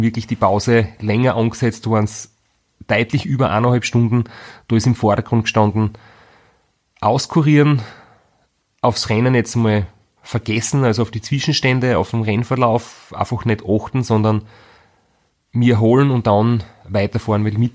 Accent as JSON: {"language": "German", "town": "Graz", "region": "Styria", "country": "Austria", "said": "wir sind beide aus Graz."}